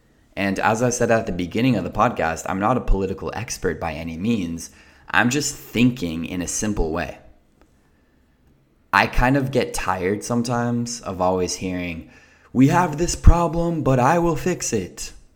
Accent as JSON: {"language": "English", "country": "United States", "said": "I am American, so I'm referring to the United States."}